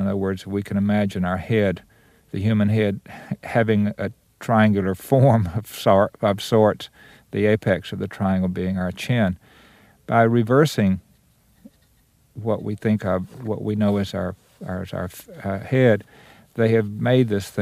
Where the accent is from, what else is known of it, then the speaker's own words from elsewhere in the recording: Tuscaloosa, Alabama, United States; But it was in 1960 in my hometown of Tuscaloosa, Alabama, where I first encountered the Klan at the Tuscaloosa County Courthouse.